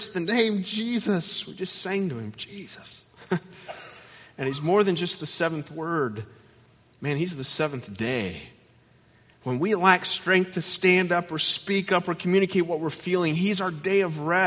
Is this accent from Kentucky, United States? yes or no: yes; Lexington, Kentucky, United States; rash of suicides in Lexington where I live, A decade ago, I started standing on a street corner in my hometown with this sign that just says, free hugs.